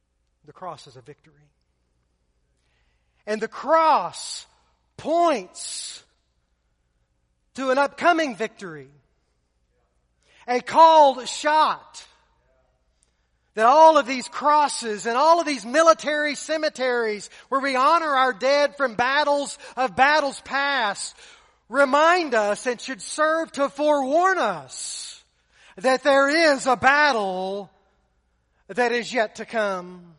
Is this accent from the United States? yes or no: yes; United States; But I am an American, and I am a Christian.